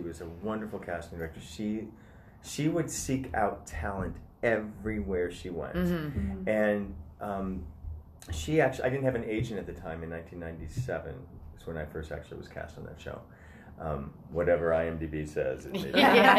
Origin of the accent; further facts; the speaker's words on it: St. Louis, Missouri, United States; Anyway, I grew up in St. Louis, Missouri. And that was back in the early...